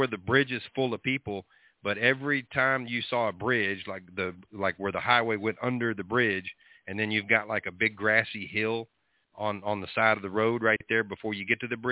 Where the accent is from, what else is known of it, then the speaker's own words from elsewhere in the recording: United States; joy of thank God I'm American.